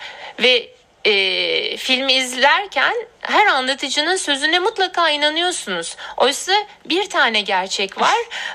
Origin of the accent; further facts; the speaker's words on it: Adana, Turkey; also born or lived in Ankara; Evet, ben Adana'da doğdum, büyüdüm. Liseyi bitirene kadar neredeyse Adana'daydım. Çünkü ilkokulu da Ankara'da bitirdim.